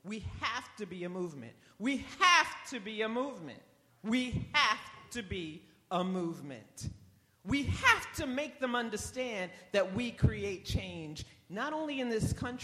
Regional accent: New York, United States; I'm a New Yorker. I've been here all my life.

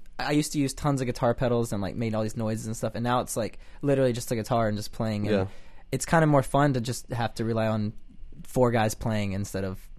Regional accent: the South, United States; But we're also, we're from the Bible Belt

